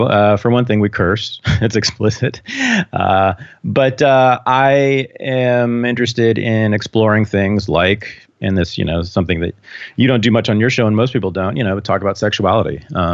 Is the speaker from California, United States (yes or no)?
yes; Berkeley, California, United States; I mean, growing up in Berkeley, especially in the 1970s, we lived two blocks from the Black Panthers house headquarters.